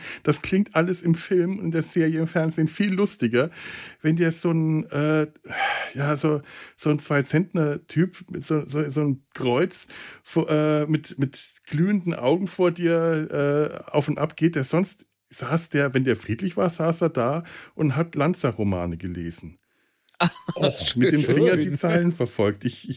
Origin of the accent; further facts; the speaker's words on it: Schweinfurt, Bavaria, Germany; Ich bin in Schweinfurt zur Schule gegangen.